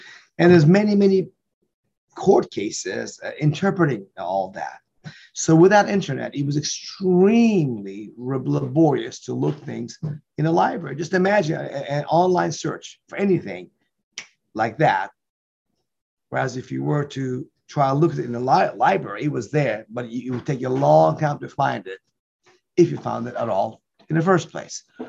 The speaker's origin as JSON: {"language": "English", "country": "Iran", "moved": "yes", "lives_now": "United States", "said": "I'm an American citizen since 1989. And I came from Iran, raised in a Jewish family."}